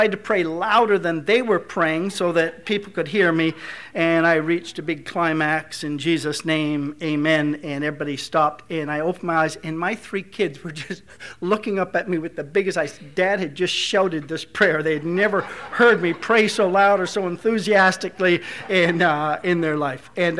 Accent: Cairnport, Saskatchewan, Canada; And we're from Cairnport, Saskatchewan, where it gets to minus 40 degrees in the wintertime.

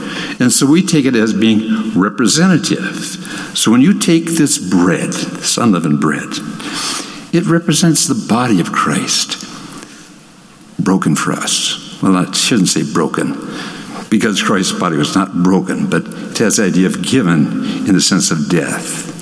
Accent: Hinckley, Minnesota, United States; I grew up in Hinckley, Minnesota

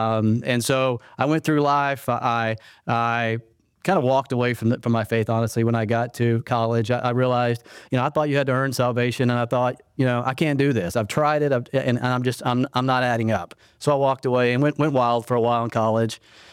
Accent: Apple Springs, Texas, United States; I was raised in East Texas by my grandparents, a little town called Apple Springs, Texas. Raised in a Southern Baptist church. Apple Springs is about 15 miles west of Lufkin, if you know where Lufkin is, right in the middle of the Davy Crockett National Forest.

